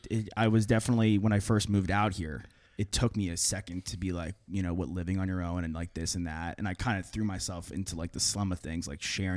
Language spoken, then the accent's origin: English; Long Island, New York, United States; I'm from Long Island, so I'm really, right not, on.